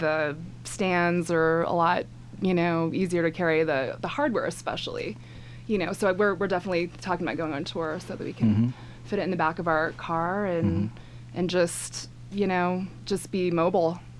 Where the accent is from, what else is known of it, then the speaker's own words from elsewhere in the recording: Colorado, United States; Just our age and growing up in Colorado